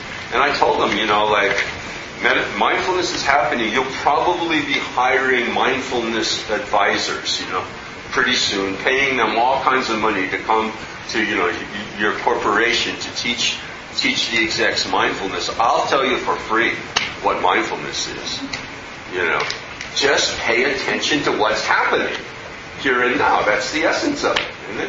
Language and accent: English; Minnesota, United States; You know, I grew up in Minnesota, and I always heard these stories